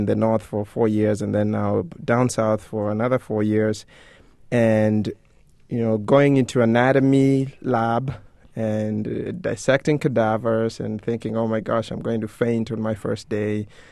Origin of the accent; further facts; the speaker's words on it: Kenya; as a Kenyan, for me, and as a Luo, because his father is from my tribe